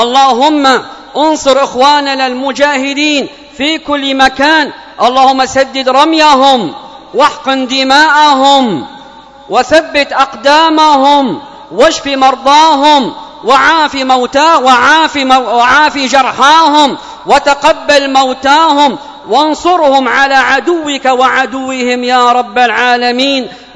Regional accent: Yemen; اللهم ادفع عن بلادنا اليمن وسائر بلاد

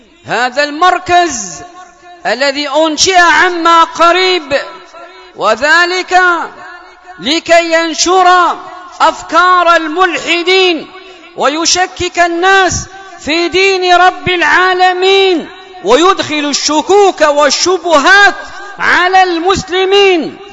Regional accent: Yemen; بلادنا اليمن

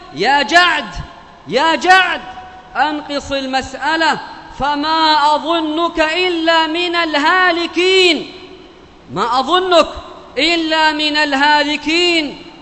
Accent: Yemen; بلادنا اليمن

